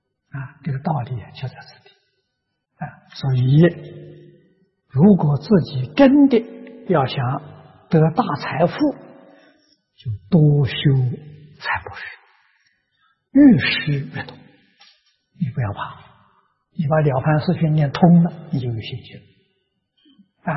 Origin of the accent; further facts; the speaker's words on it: Tangchi, Anhui, China; 第一个试验点，我的家乡，乡下一个镇，汤池镇